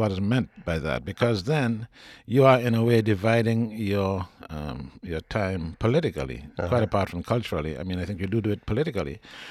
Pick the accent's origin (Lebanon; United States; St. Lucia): St. Lucia; You know, I'm just simply a St. Lucian. What that means in terms of an apparent lack of history and an apparent lack of culture is not how I judge the country I come from.